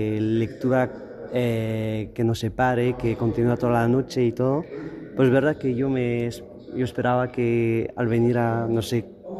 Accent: Brittany, France; Spanish is a second language; now in Madrid, Spain; De Bretaña.

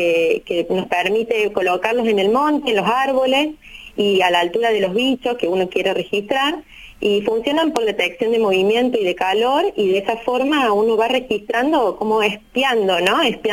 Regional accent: Córdoba, Argentina; accent: Cordobés; now in Chaco, Argentina; Yo soy de Capital, de Villa Retiro, y vivo acá en el Chaco hace 4 años. Soy guardaparque, formada ahí en la Universidad Provincial de Córdoba

